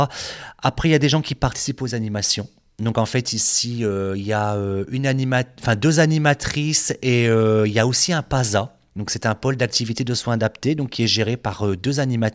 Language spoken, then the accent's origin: French; Amiens, Hauts-de-France, France; moi, je suis également originaire de la Picardie, de la Somme, de la ville d'Amiens, exactement.